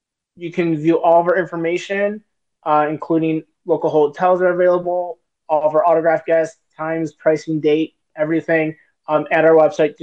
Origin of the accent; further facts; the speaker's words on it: Chicago, Illinois, United States; you know, I'm from Chicago and I still want the Lions to win.